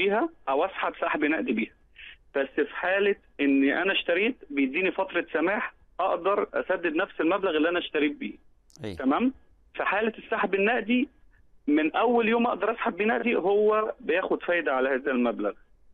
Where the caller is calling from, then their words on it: Egypt; السؤال الرابع، عندنا في مصر هنا في حاجة اسمها فيزا مشتريات